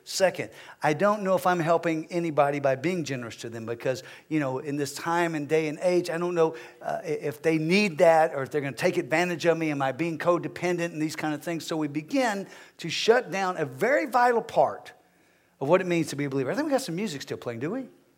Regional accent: Texas, United States; As a man, I've said before, I'm a man, I'm from Texas. So the way that I operate is different than someone who's from New York.

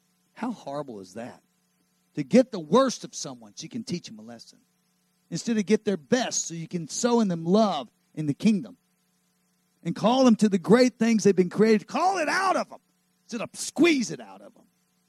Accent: Texas, United States; I grew up in Texas, man.

